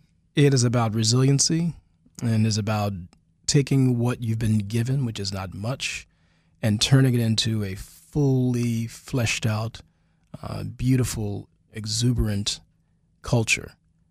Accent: East Coast, United States; also born or lived in Connecticut / Georgia / Maryland; Oh, I grew up and down the East Coast, all over from Connecticut all the way down to Georgia. But I went to high school in Howard County at Centennial High School.

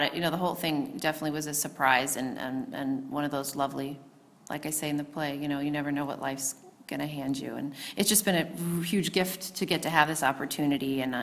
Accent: Chicago, Illinois, United States; Yeah, I grew up in Chicago.

